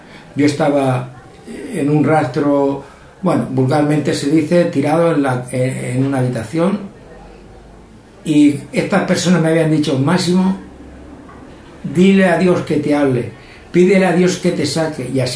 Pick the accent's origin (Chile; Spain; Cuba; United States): Spain; Almansa, Castilla-La Mancha; también era confitero, soy de Almansa